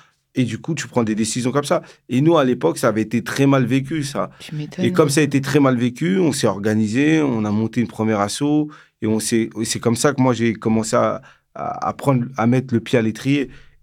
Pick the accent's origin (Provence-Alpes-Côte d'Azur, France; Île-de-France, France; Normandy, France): Île-de-France, France; Cergy-Pontoise; moi, je suis né à Cergy-Pontoise, dans le Val-d'Oise, en banlieue parisienne. Et en fait, quand j'ai grandi dans ma ville, dans mon quartier, c'était un quartier où, voilà, qui rassemblait énormément d'origines différentes, et ce qui a créé aussi cette richesse, cette diversité